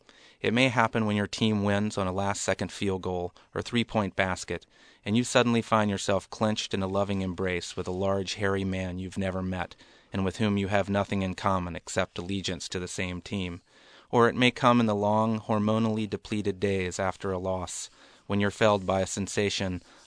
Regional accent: Birmingham, Alabama, United States; Well, I grew up in Birmingham and went to college at Columbia, New York City

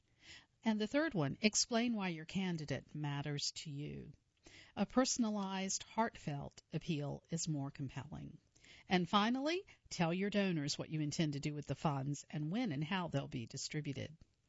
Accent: Oakland, California, United States; I want a candidate who understands how to address the housing crisis in my hometown, Oakland.

